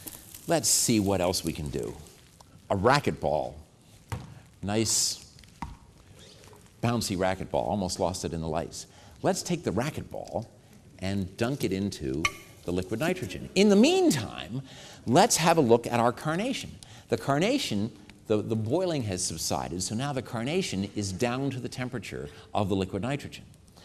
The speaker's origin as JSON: {"language": "English", "town": "Washington", "region": "District of Columbia", "country": "United States", "said": "I come from Washington, D.C. Hot air is in."}